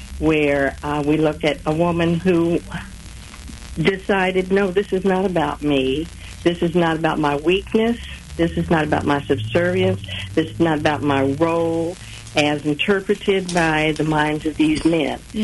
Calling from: Kansas City, Missouri, United States; I'm calling from South Kansas City.

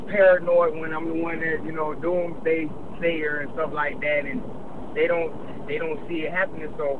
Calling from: Florida, United States; Hey, how you doing, Dave? … from the South Florida area.

